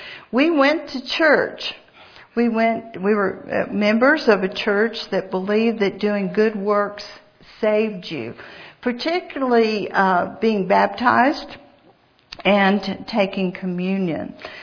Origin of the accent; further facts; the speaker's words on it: Atlanta, Georgia, United States; born there; Let me tell you a little bit about my life before God saved me. I was born in Atlanta. I'm an only child.